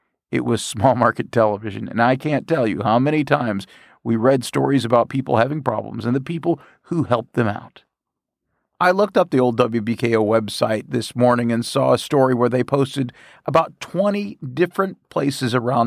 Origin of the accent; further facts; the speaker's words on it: Bowling Green, Kentucky, United States; I want to send my love letter to Bowling Green in that area because I still consider it my hometown.